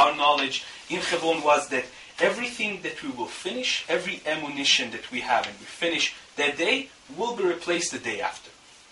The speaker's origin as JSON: {"language": "English", "town": "Jerusalem", "region": "Jerusalem District", "country": "Israel", "tie": "born or raised there", "said": "I was born and raised in Jerusalem. I'm a seventh-generation Jerusalemite. My grandpa was born in the old city of Jerusalem. My grandma was born in Jerusalem."}